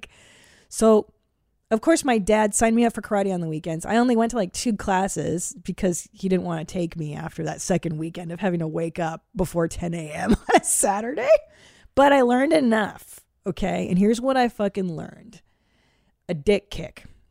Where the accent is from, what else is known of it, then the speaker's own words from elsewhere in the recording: Los Angeles, California, United States; We live in L.A., dude. Like, I grew up in the San Fernando Valley.